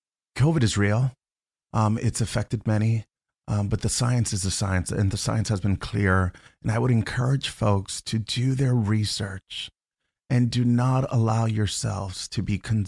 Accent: New Jersey, United States; Born and raised in Joyzy.

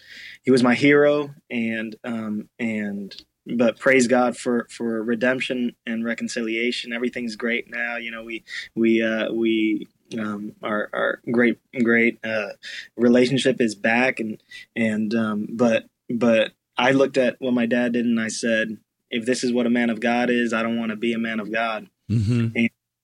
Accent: Orlando, Florida, United States; This was in Orlando. Yep, I grew up in Orlando.

